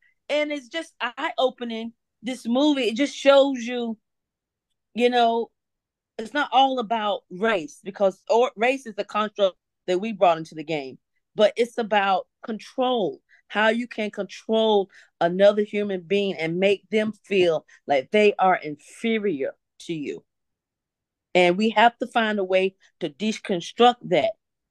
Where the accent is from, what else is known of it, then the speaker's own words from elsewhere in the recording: Durham, North Carolina, United States; 'Cause I grew up in North Carolina in Durham, and my parents moved to the suburbs, and we were the only black family in that neighborhood.